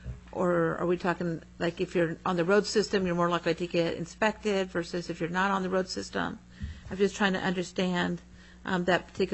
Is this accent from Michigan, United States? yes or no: no; Fairbanks, Alaska, United States; not to pick on Nome, but since I'm from Fairbanks and he's from Nome, they don't get the charge